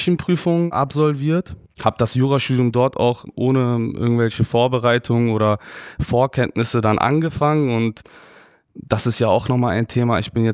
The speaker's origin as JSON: {"language": "German", "town": "Aachen", "region": "North Rhine-Westphalia", "country": "Germany", "tie": "born there", "said": "Also ich bin in Aachen geboren, bin aber tatsächlich in Belgien zur Schule gegangen. Aachen liegt ja an der Grenze"}